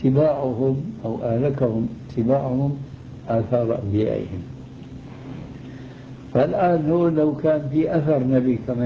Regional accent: Damascus, Damascus Governorate, Syria; دمشقي آني

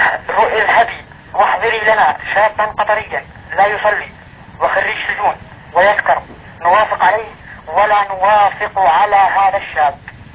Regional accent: Jordan; وأنا أردني.

